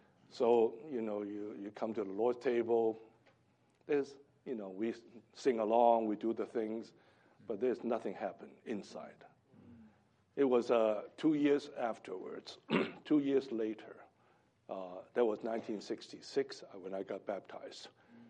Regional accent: Hong Kong; I was born in Hong Kong, raised up there.

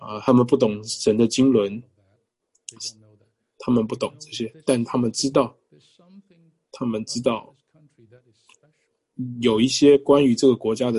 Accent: United States; 我是一个美国人，我在这里地方教会聚会。

